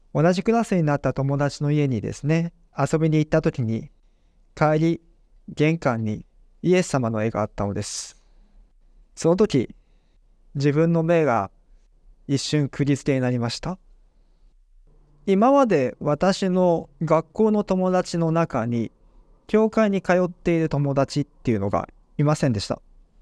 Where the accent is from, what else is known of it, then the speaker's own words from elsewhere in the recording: Nagano, Japan; born there; 私は長野県で生まれました。